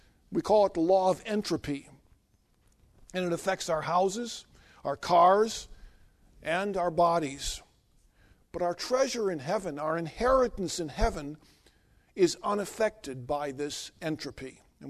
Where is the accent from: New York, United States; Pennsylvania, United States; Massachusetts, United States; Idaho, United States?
Pennsylvania, United States; Philadelphia; I grew up in Philadelphia, and you never drank the water in Philadelphia, but the suburbs weren't so bad.